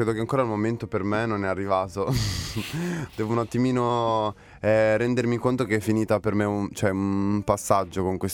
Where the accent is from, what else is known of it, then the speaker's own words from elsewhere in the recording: Orosei, Sardinia, Italy; ho scelto di collaborare con il coro femminile del mio paese di origine, della Sardegna, di Oroseino